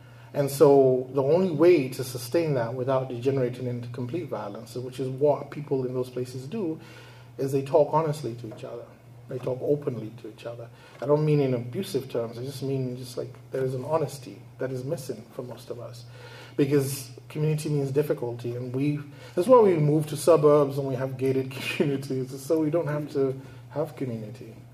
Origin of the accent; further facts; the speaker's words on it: Nigeria; I'm a Nigerian in the way that many Nigerians can never be a Nigerian. Like speak Igbo, Yoruba, Hausa, every kind of pidgin English. I was Nigerian to the core.